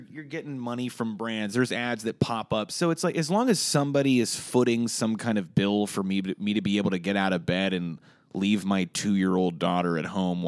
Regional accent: Ohio, United States; when you move to New York or L.A., you don't know I was coming from Ohio.

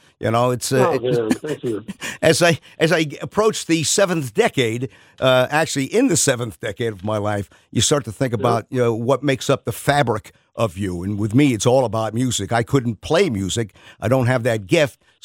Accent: New York, United States; a New Yorker, and I could walk around Harlem, you know, Bedford Stuy, and I'd not have a problem.

